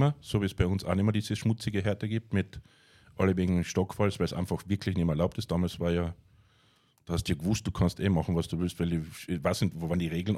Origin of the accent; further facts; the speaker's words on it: Austria; Und da bist halt einer, der nicht aus Kanada kommt, dann aus Österreich auch noch.